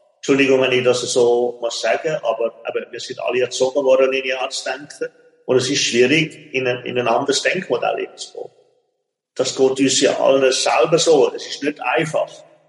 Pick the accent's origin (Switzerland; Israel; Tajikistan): Switzerland; wo wir alle als Kind, als Schweizer Kind, quasi einfach ja, im Kopf haben